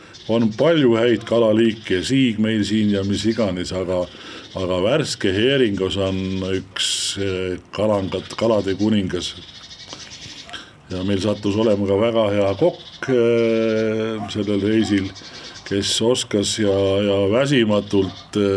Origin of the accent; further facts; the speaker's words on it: Kaavi, Saare County, Estonia; Mina olen tegelikult Sõrvest pärilt, täitsa Kaavi külast. Vanaema järgi siis oleks võinud öelda, et Pendi talust.